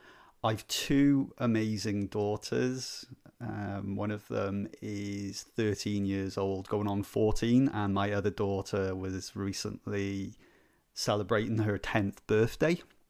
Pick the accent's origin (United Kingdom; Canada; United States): United Kingdom; Wales; now in Belfast, United Kingdom; So I'm originally from South Wales, and I'm now living in Belfast, Northern Ireland.